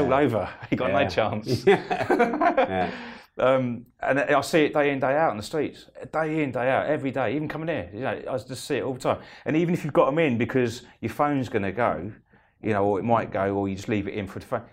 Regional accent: Eastbourne, South East England, United Kingdom; I'm from Eastbourne.

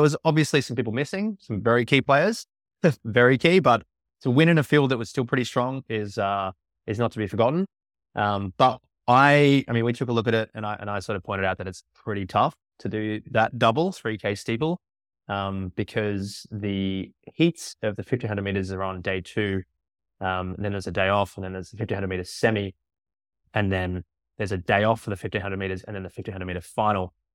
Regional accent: Australia; being Australian, I was like, what's DMR again?

